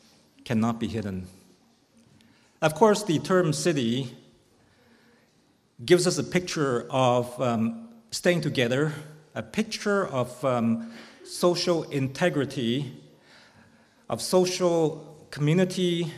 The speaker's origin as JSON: {"language": "English", "town": "Montreal", "region": "Quebec", "country": "Canada", "tie": "born there", "also_born_or_lived": "Toronto", "said": "I was born in Montreal. And when we left for Hong Kong, that was my very first time to leave North America."}